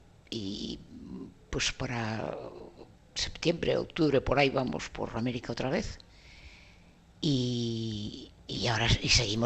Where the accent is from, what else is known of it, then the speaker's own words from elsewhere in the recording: Bilbao, Basque Country, Spain; Yo soy bilbaína con diptongo, que quede claro. Bilbaína, totalmente.